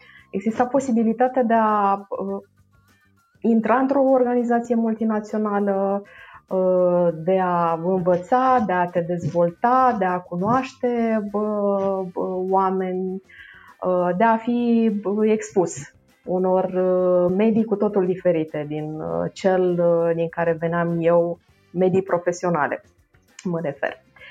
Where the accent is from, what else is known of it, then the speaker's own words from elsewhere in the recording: Roman, Neamț County, Romania; La vremea respectivă lucram în orașul natal, Roman, facultatea și masterul urmându-le în Iași.